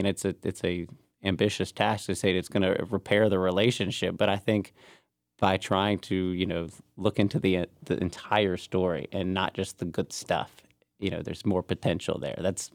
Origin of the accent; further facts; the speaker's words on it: United States; I'm an American person. I'm an American.